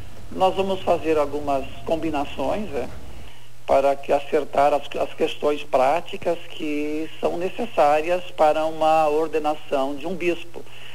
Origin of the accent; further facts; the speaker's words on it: Sudoeste, Brazil; moved away; E foi nesse ambiente que eu também fui formado, que eu cresci. Eu saí do Sudoeste, mas eu nunca tirei o Sudoeste de dentro de mim.